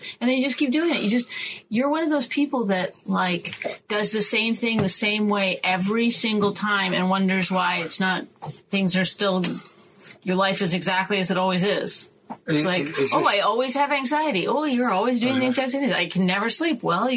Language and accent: English; Canada; I'm Canadian.